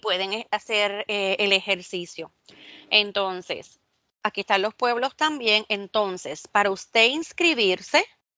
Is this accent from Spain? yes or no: no; Mayagüez, Puerto Rico; vamos a entrar a Mayagüez, ¿verdad? Porque somos de Mayagüez.